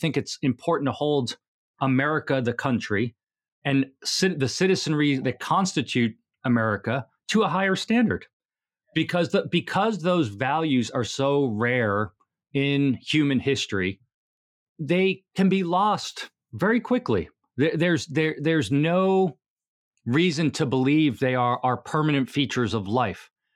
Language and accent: English; United States; I'm an American citizen. I've lived here my whole life as my permanent home.